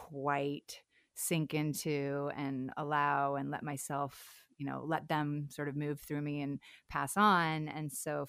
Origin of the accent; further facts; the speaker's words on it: St. Louis, Missouri, United States; now in Los Angeles, United States; which was strange to me because I'm from St. Louis.